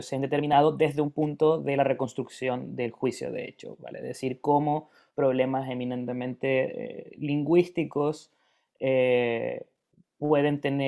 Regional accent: Chile; Yo soy chileno, estudié allá mi pregrado, luego ejercí como abogado litigante por 3 años en Santiago, en la capital

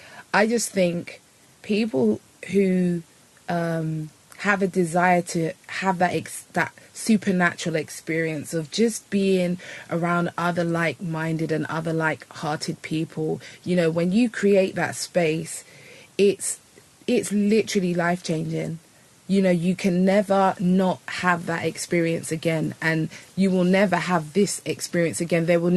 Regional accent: United Kingdom; accent: British; You're going to have to listen to my British accent all night long.

